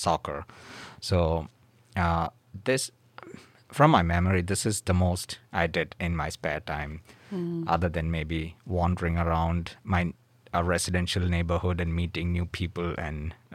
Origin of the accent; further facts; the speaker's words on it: India; So I'm originally from India, and I went to Michigan Tech a few years back.